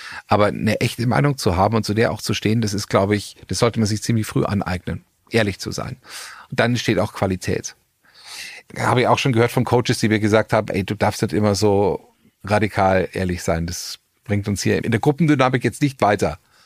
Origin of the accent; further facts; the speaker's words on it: Bavaria, Germany; Ich bin Bayer. Ich komme aus Bayern.